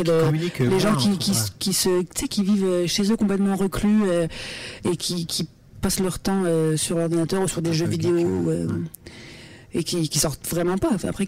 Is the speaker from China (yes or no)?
no; Nancy, Grand Est, France; Non, après, moi, je suis nancéenne.